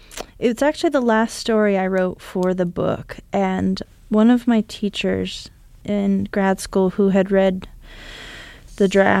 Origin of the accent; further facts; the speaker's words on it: Bishop, California, United States; born there; also born or lived in Tecopa, California; But yes, I was born in Bishop, California, which is about as close to Death Valley as you can get and still have a hospital for being born. My parents were living in Tecopa, California, which is on the southeastern edge of Death Valley.